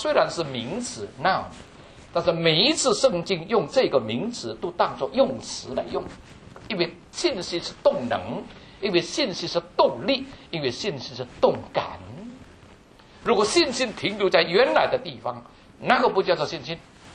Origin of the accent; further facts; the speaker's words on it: China; 我们中国人说，家家都有一份难念的经。